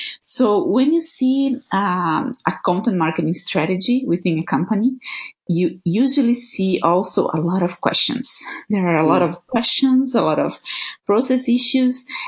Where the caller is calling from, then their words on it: Florianópolis, Santa Catarina, Brazil; I'm calling from Content Tools house. It's we are in Floripa, Brazil. It's a small island on South Brazil, surrounded by more than 40 beaches